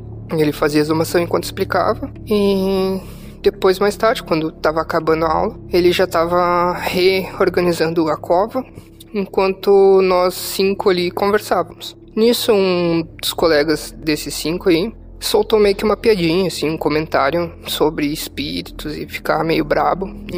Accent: Rio Grande do Sul, Brazil; eu sou do Rio Grande do Sul.

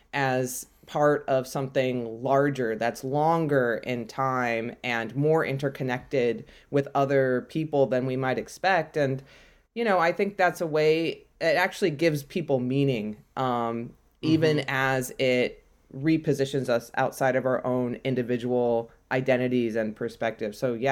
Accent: California, United States; So I grew up in California

